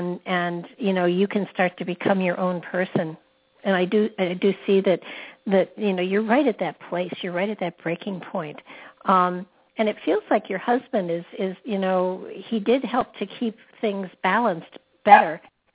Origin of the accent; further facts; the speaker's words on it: New York, United States; I'm from New York, yes.